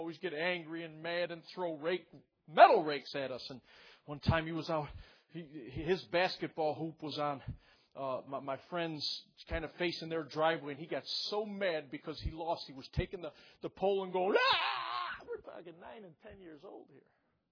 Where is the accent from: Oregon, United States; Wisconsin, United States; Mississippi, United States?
Mississippi, United States; And I came from South Mississippi, Dad.